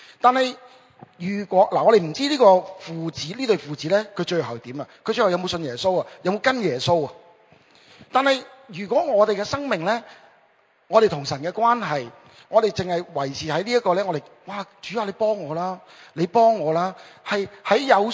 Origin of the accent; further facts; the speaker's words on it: China; 即系好似我哋中国人所讲嘅有少少肺行跳或者系癫痫